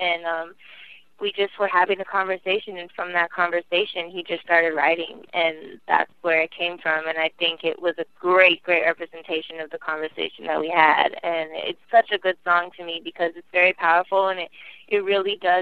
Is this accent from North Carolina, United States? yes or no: no; Seattle, Washington, United States; because, you know, I'm from Seattle, of course, I'm a Seahawks fan